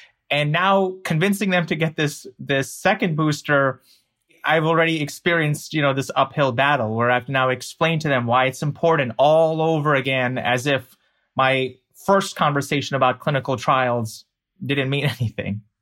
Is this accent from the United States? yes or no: yes; United States; and I'm an American, a Muslim, an obedient son